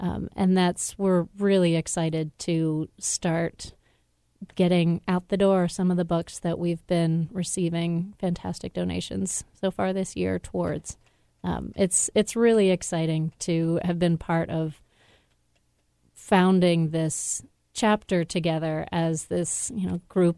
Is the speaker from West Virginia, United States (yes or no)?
no; Baltimore, Maryland, United States; I grew up in Baltimore, which had the highest illiteracy rate in the country and also the highest teen pregnancy rate.